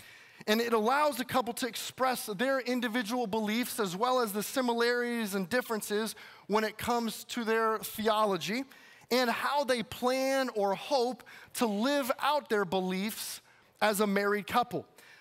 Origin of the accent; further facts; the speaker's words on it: Illinois, United States; Growing up in Illinois, at first I thought, as we made this trip by car to Arizona